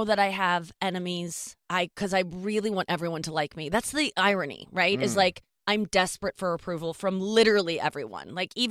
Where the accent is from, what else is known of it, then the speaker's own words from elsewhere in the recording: St. Louis, Missouri, United States; We're both from St. Louis.